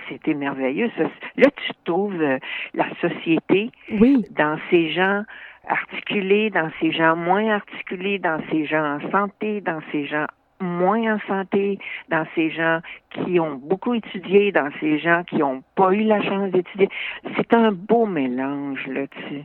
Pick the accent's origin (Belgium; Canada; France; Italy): Canada; Quebec; moi j'étais du Québec et j'étais dans l'Outaouais, alors tu sais, d'un bord de la rivière et de l'autre bord de la rivière